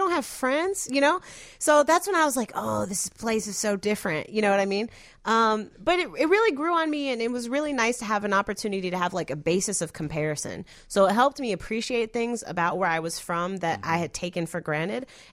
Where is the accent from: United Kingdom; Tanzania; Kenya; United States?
United States; born there; I was born in the United States, right? I didn't ask to be born in this country.